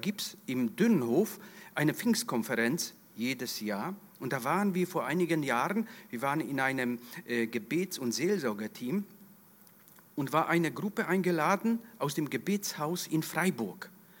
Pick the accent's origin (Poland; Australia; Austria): Poland; Tarnów, Lesser Poland; now in Germany; Wir kommen beide ursprünglich aus Polen, aus der gleichen Stadt, Tarnów bei Krakau. Und ich war früher katholischer Priester nach der ganzen Ausbildung und war auch war in Polen Priester. Auch hier bin nach Deutschland als Missionar gekommen